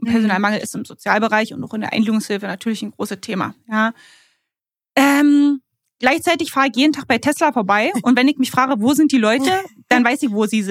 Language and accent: German; Fürstenwalde, Brandenburg, Germany; Ich komme aus Fürstenwalde